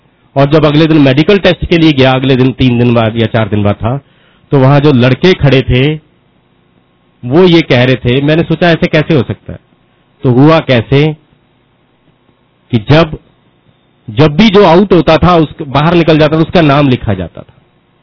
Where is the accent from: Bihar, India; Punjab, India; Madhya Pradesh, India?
Punjab, India; पंजाब का रहने वाला हूं, खुद ही बनाता था और खुद ही काटता था।